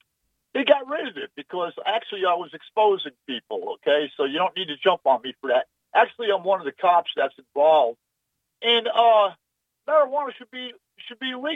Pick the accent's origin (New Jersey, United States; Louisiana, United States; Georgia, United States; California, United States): New Jersey, United States; And originally I'm from New Jersey. I was a narcotics and vice cop there for a good number of years.